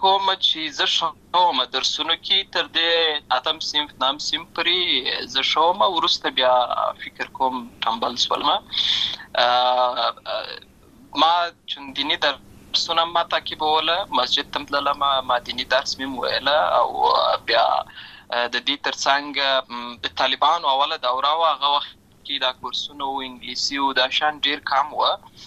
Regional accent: Lashkar Gah, Helmand, Afghanistan; born or raised there; also born or lived in Uruzgan

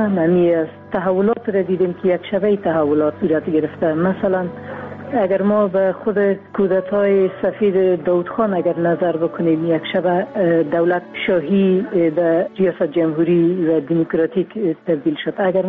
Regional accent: Afghanistan; در افغانستان ما اول افغان هستیم بعد از مسلمان هستیم.

